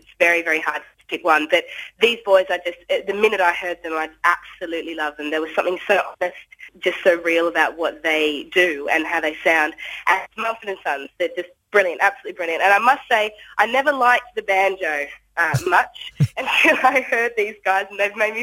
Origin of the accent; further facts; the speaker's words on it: Sydney, New South Wales, Australia; moved away as an adult; now in London, United Kingdom; Well, I grew up in Sydney and then moved over to London about 18 months ago. So I'm based in London now. But, yeah, obviously from Australia. Hopefully, I've still got my accent, hopefully.